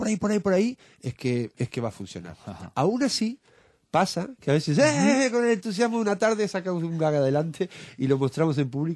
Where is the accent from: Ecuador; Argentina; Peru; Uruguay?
Uruguay; now in Spain; Yo vengo de Uruguay, ahí me formé como mimo, como clown